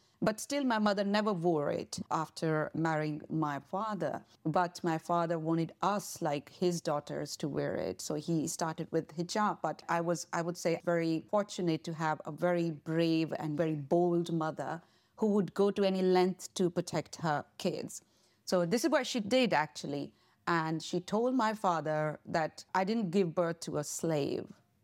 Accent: Pakistan; I was born and raised in Pakistan

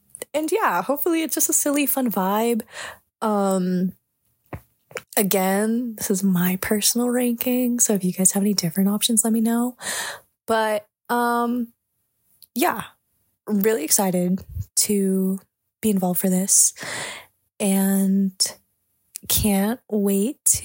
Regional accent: Los Angeles, California, United States; I am from SoCal, Southern California, Los Angeles to be exact.

